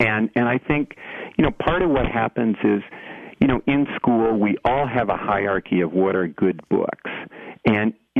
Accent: Eau Claire, Wisconsin, United States; I grew up in Eau Claire. I went to high school in Eau Claire.

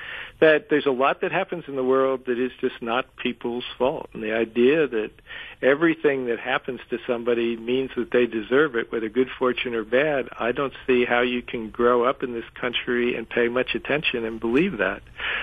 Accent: California, United States; I grew up in California where I could get free education through the University of California.

